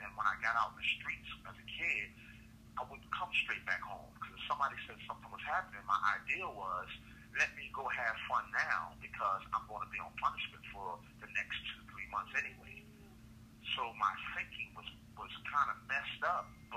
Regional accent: Philadelphia, Pennsylvania, United States; Like I said, I'm from Philadelphia.

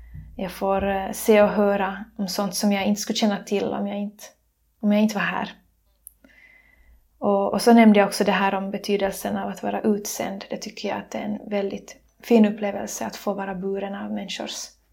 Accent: Finland; Och kyrkan där hemma i Finland.

